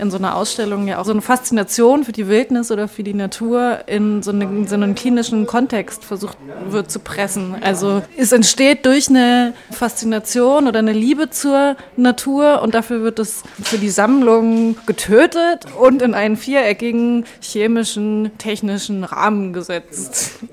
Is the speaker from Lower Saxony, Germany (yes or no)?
yes; Braunschweig, Lower Saxony, Germany; ich habe in Braunschweig angefangen zu studieren an der HBK. Und ich komme auch aus Braunschweig und hatte einfach auch das Bedürfnis, mal wegzugehen